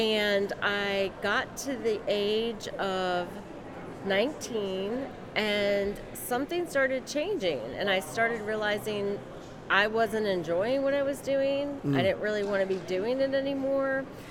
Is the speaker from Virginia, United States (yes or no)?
yes; Virginia, United States; now in Maryland, United States; I grew up in Northern Virginia.